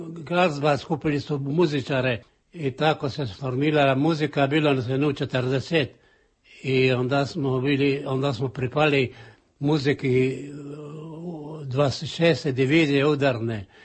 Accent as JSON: {"language": "Croatian", "town": "Stari Grad", "region": "Split-Dalmatia County", "country": "Croatia", "tie": "born or raised there", "said": "Rođen sam u Starome gradu je do 23.1908. I onda sam do 19 godina se bavio poljoprivredom, išao u polje, radio."}